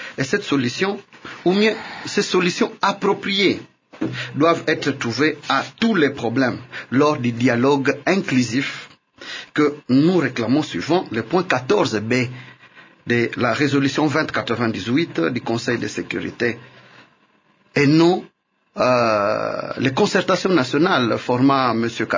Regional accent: Kongo Central, DR Congo; Moi, je viens du Bas-Congo, j'ai eu un meeting à Matadi et à Boma

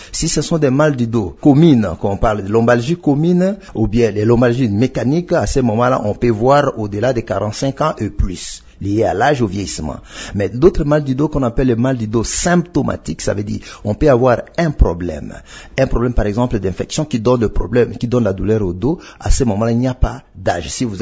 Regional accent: Kinshasa, DR Congo; Ici, chez nous, en RDC, particulièrement à Kinshasa

